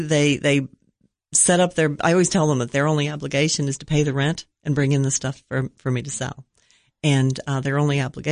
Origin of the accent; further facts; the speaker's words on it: Buffalo, New York, United States; moved away; Buffalo, New York.